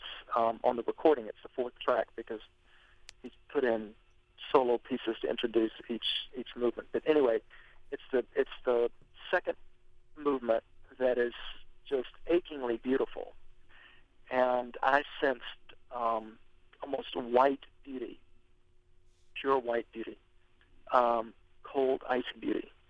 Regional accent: Macon, Georgia, United States; I come from Macon, Georgia, and I've got a very Southern American approach to fiddle playing.

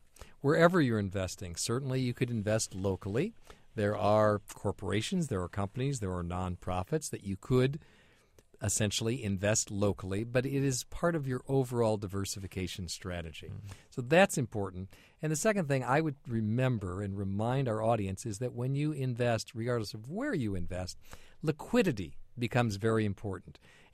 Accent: Dixon, Illinois, United States; It involves actually my hometown where I grew up, of Dixon, Illinois.

